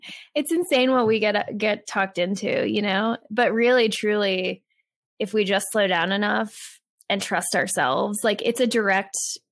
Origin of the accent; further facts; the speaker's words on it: Virginia, United States; I'm actually a Southerner. I grew up in Virginia. I like Southern Virginia.